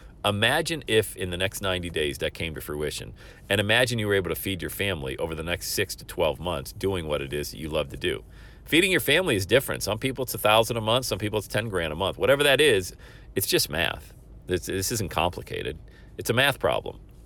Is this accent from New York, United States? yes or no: yes; Buffalo, New York, United States; I grew up in the Buffalo area. We got GM, Harrison Radiator, all of those factories up there around Western New York, Bethlehem Steel back in the 70s.